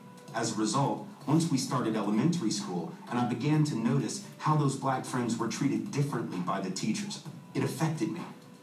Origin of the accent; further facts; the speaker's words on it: Nashville, Tennessee, United States; I grew up in the South in Nashville, Tennessee, and at a very early age, I figured out that race mattered.